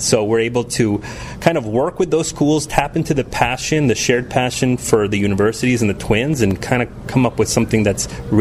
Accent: Miami, Florida, United States; born and raised in Miami, Florida.

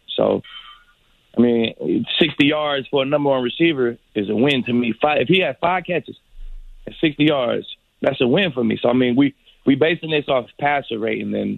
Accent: Dallas, Texas, United States; You know, I'm from Dallas, man. My people coming to the game.

